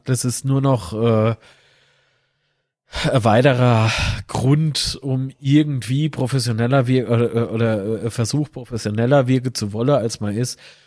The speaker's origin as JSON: {"language": "German", "region": "Rhineland-Palatinate", "country": "Germany", "said": "als Pfälzer"}